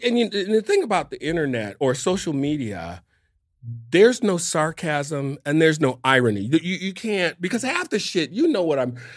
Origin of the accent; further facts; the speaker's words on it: Detroit, Michigan, United States; growing up in Detroit, is at a very young age, I was fixated on, I'm getting the fuck out of this town, and I'm going to get famous.